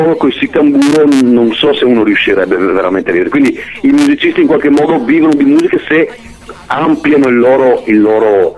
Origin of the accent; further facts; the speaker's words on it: Pordenone, Friuli-Venezia Giulia, Italy; Sì. No, noi siamo di Pordenone.